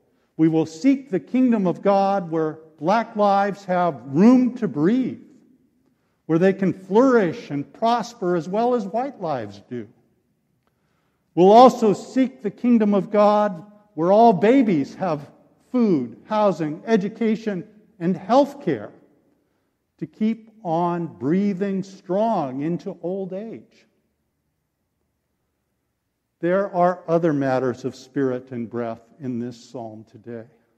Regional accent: California, United States; One cause of my childhood asthma was growing up near Los Angeles in the 1960s.

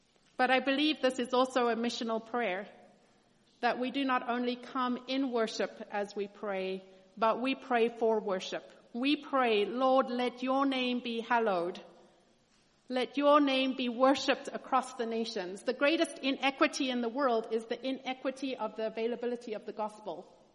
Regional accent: South Africa; I grew up in South Africa.

